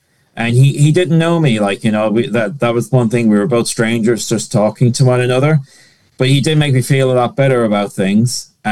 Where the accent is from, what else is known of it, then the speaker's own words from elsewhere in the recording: Connacht, Ireland; So I'm originally from East County Galway.